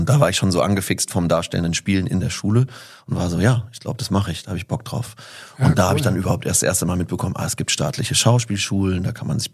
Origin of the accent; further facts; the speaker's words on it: Berlin, Germany; also wir sind relativ prekär in Kreuzberg aufgewachsen